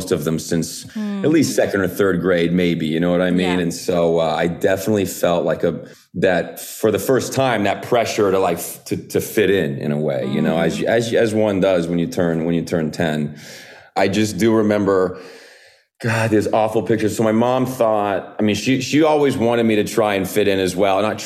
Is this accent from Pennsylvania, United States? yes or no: no; Oklahoma City, Oklahoma, United States; also born or lived in Lubbock / Minnesota; I was born in Lubbock, Texas, which is a small town in West Texas. Don't remember it. My first memories were in Oklahoma City.